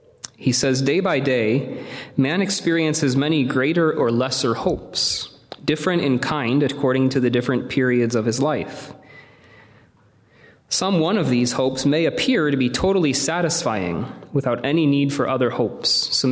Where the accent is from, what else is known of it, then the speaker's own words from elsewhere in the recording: St. Louis, Missouri, United States; I'm a big Cardinals fan. I hail from St. Louis.